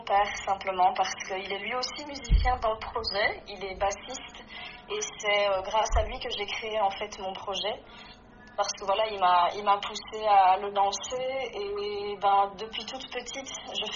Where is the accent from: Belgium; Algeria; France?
Belgium; Liège, Wallonia; donc je suis une auteure, compositrice, interprète et je viens de Liège.